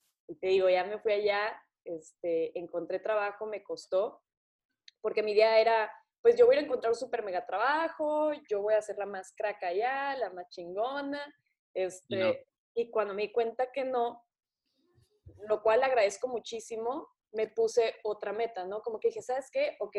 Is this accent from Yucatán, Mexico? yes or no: no; Tijuana, Baja California, Mexico; yo crecí aquí en Tijuana, en frontera, entonces, pues sí. Aquí se habla muchísimo inglés, ¿no? Hay mucho contacto con la cultura americana